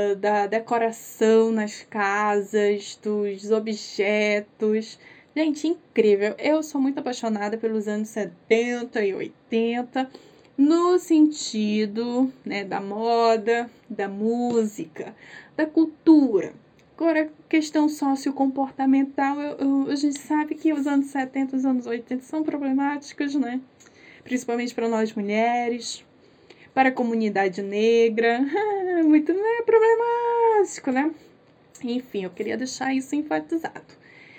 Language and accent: Portuguese; Brazil; Ai, gente, eu não sei se é porque, como, né, sou brasileira, né, gente?